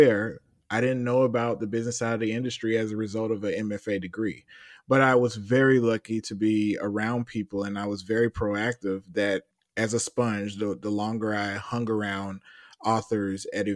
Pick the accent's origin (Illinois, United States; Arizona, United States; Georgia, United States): Georgia, United States; Atlanta; I'm from Atlanta, Southwest Atlanta.